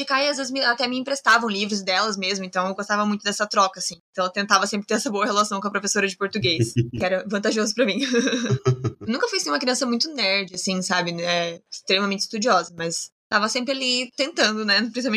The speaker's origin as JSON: {"language": "Portuguese", "town": "Joinville", "region": "Santa Catarina", "country": "Brazil", "said": "Eu sou de Joinville, Santa Catarina"}